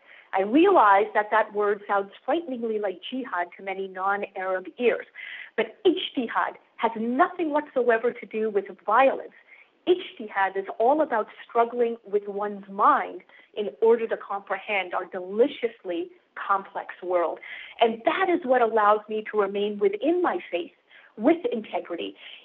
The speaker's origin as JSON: {"language": "English", "town": "Vancouver", "region": "British Columbia", "country": "Canada", "tie": "born or raised there", "said": "In fact, I grew up in Canada, on the West Coast in Vancouver."}